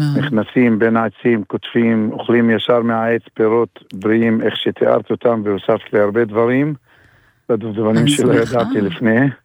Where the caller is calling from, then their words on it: Jish, Northern District, Israel; אני מדבר מג'יש כפר גוש חלב בגליל העליון.